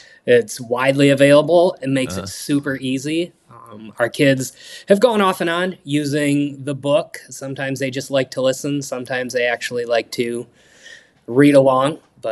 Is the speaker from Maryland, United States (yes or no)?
no; Kalamazoo, Michigan, United States; Yeah, I grew up in Southwest Michigan in the Kalamazoo area.